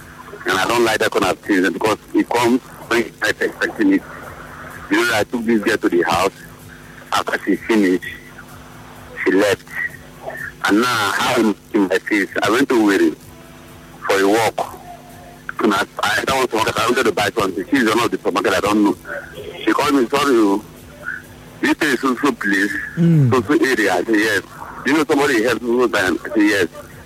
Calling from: Nkoro, Rivers, Nigeria; I'm calling from Nkoro.

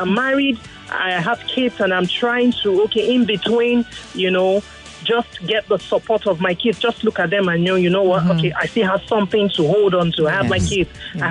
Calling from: Lekki, Lagos, Nigeria; I'm calling from Lekki.

